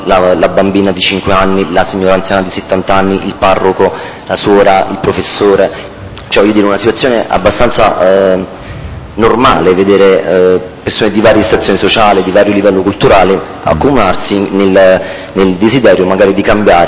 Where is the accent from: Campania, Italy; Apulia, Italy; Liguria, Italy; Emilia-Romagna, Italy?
Campania, Italy; Avella; io sono, abito ad Avella, che è un paese in provincia di Avellino, tra le due province proprio di confine, tra la provincia irpina di Avellino e la provincia napoletana.